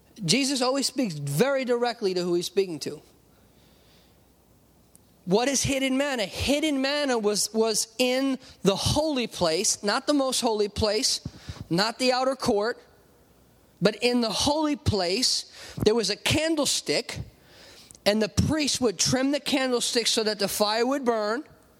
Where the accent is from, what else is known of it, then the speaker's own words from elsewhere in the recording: United States; But we, you know, it's hard for us to hear that because we're American.